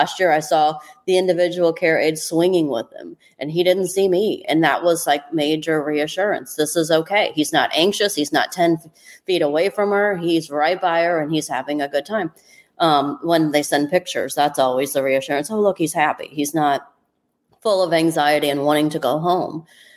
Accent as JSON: {"language": "English", "country": "United States", "said": "I mean, we're from Clinton County."}